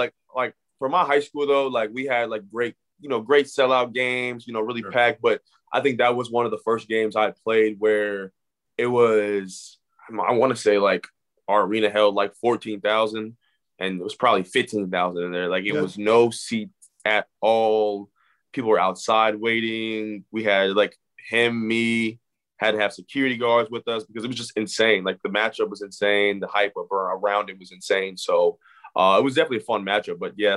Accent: Texas, United States; Like, I come from Texas, like rural Texas. You know, one, two stoplights, one gas station.

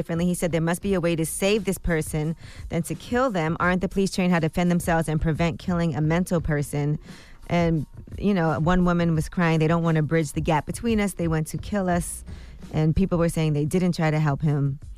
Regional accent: Brooklyn, New York, United States; I'm from Brooklyn, and that's a pretty busy corner.

